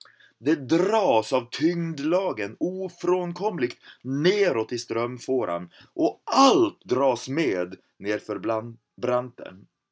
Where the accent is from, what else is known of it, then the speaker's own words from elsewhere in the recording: Dalarna County, Sweden; Hemma i Dalälvarna är strömmarna ibland mycket kraftiga.